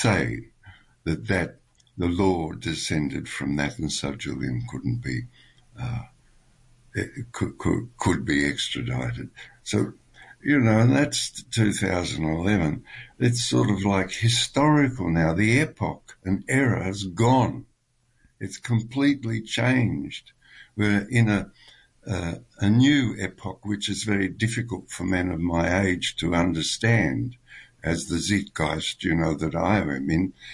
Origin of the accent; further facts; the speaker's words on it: Australia; I'm an Australian and my mum and her family are all Irish people